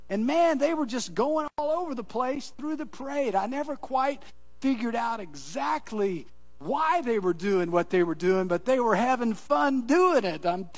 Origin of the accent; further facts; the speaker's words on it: Kansas, United States; when I was a kid growing up in Kansas, we always traveled 20 miles away to Hoisington